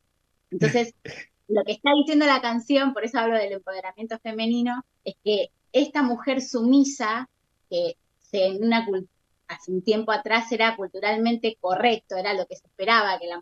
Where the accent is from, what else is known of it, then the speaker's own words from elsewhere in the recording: Argentina; yo siempre digo que si hay algo que nos destaca como argentinos que somos, es que somos más dramáticos.